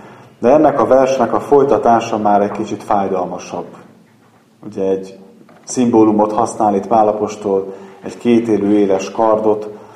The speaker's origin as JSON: {"language": "Hungarian", "region": "Békés", "country": "Hungary", "said": "és Békés megyei származású vagyok, de ezen a környéken nem igazán vagyok ismerős, most vagyok itt először Újfehértón"}